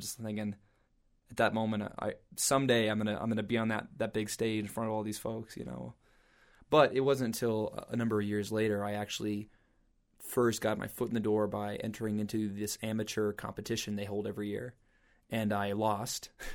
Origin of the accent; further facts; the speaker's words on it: Montrose, United States; because growing up in Montrose, I've always heard about the festival, you know, because it's kind of the festival in your backyard, so to speak, being so close.